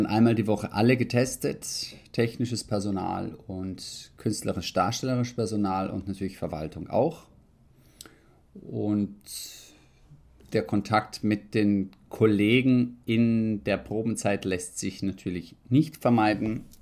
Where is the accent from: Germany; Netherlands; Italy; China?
Italy; Rome, Lazio; now in Vienna, Austria; Ich bin Italiener und Deutscher, in Italien geboren und in Italien aufgewachsen, genauer gesagt in Rom.